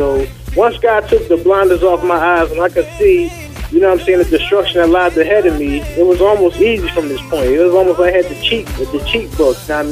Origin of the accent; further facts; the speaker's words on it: Philadelphia, Pennsylvania, United States; I grew up in Philadelphia, North Philadelphia to be exact. That's one of like the toughest parts of Philadelphia.